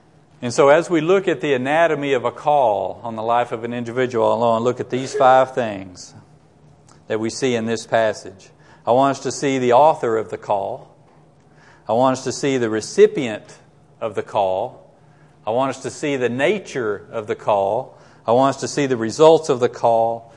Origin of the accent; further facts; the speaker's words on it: Dallas, Texas, United States; growing up in the South, I grew up in Dallas. I wasn't raised in a Christian home.